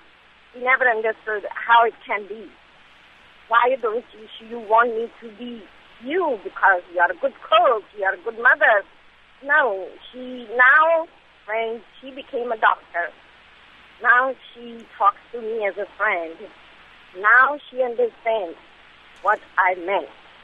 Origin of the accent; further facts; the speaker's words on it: India; I'm 52 years old. I grew up in India, very traditional Indian family. Got married, I was 15.